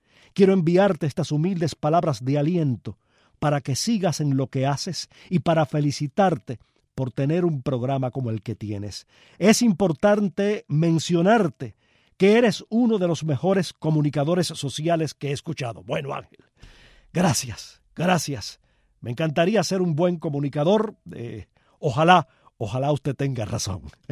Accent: Palma Soriano, Santiago de Cuba, Cuba; allá en mi pueblo, en Palma Soriano.

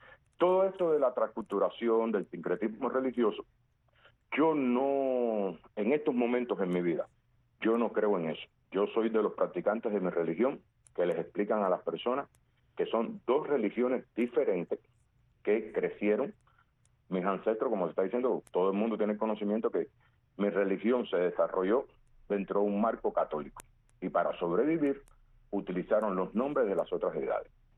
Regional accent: Cuba; Yo me bautizaron de niño y más nunca yo entré en una iglesia. Acuérdate que yo crecí dentro del comunismo en Cuba, donde ir a la iglesia era un pecado.

